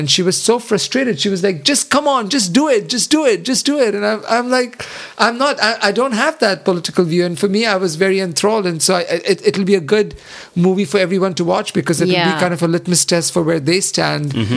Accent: India; maybe I grew up in India and I have a particular affection for that.

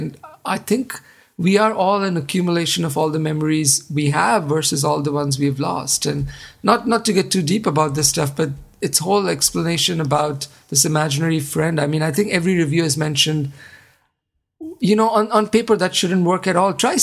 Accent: India; I was an 11-year-old boy growing up in India, and yet... there was so much that I could identify

